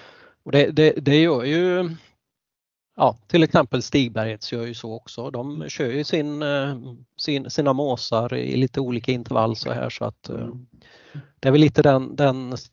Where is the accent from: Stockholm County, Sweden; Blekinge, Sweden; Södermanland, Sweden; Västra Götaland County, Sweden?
Västra Götaland County, Sweden; Borås; Jag är ju från Boråstrakten från början, så att jag stannade ju till där emellanåt